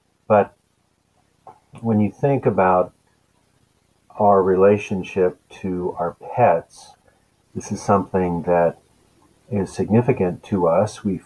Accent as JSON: {"language": "English", "town": "Anchorage", "region": "Alaska", "country": "United States", "tie": "born or raised there", "said": "She was a husky German Shepherd mix that we had when I was growing up in Anchorage, Alaska."}